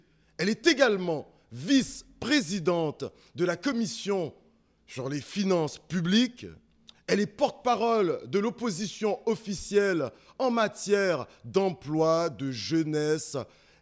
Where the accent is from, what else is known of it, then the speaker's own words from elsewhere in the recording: Montreal, Quebec, Canada; je suis né à Montréal-Nord, si vous ne le saviez pas, sur la rue Mat. Et j'ai grandi sur la rue Lapierre avec